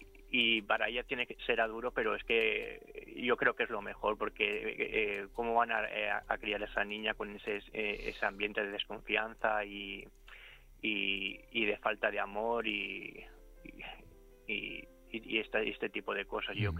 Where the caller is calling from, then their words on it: Gandia, Valencian Community, Spain; de Gandía, Valencia.